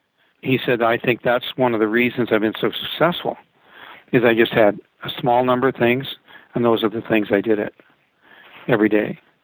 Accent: Canada; Go to Canada because I'm from Canada

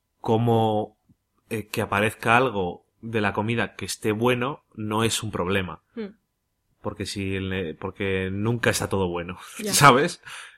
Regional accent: Spain; En España no somos de no decir tacos, ni de no enfadarnos, ni de no gritar

